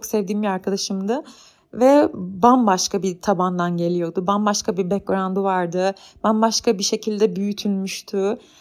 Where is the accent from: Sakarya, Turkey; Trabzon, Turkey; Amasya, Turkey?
Sakarya, Turkey; now in Ankara, Turkey; Ben Sakarya'da doğup büyüdüm ve hani hayatımın beni şekillendirecek önemli bir kısmını Sakarya'da geçirdim. Sakarya'da küçük bir şehir ve el alem ne der baskısı yeterince hissedilen bir şehir bence.